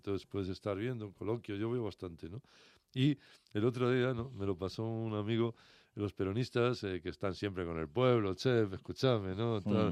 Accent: Spain; Ya sabes que somos los gallegos, ¿no?

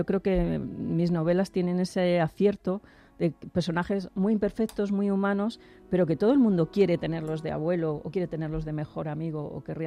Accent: Spain; now in Madrid, Spain; yo como me crié en Viendavalledos todos los fines de semana en los montes de Toloño, fíjate, necesito, y ahora que vivo en Madrid lo tengo más cerquita

